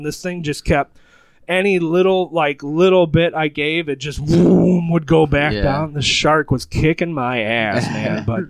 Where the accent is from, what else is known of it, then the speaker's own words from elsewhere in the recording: Michigan, United States; But yeah, the lady's like, where are y'all from? And I was like, we're from Michigan.